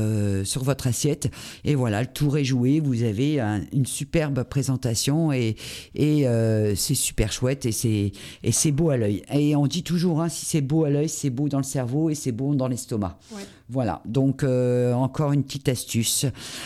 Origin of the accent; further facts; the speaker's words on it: Hauts-de-France, France; moi ça va être un tiramisu spéculoos parce que je suis du Nord